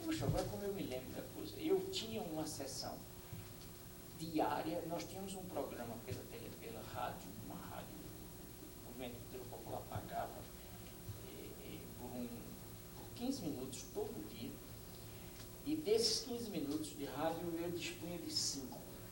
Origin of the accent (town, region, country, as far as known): Recife, Pernambuco, Brazil; born there